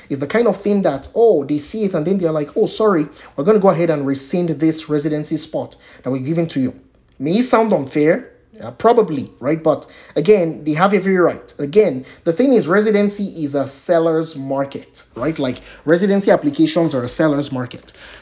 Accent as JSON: {"language": "English", "country": "Nigeria", "said": "maybe my background being a Nigerian has taught me like loud and clear."}